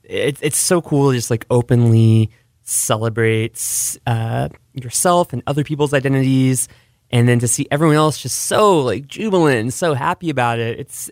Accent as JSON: {"language": "English", "town": "Austin", "region": "Texas", "country": "United States", "said": "I mean, I'm from Austin, you know?"}